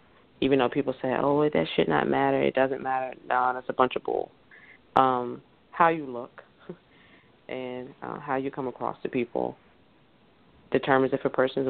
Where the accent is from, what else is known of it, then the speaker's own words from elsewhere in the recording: United States; However, us being American and how we are portrayed across the nation and the world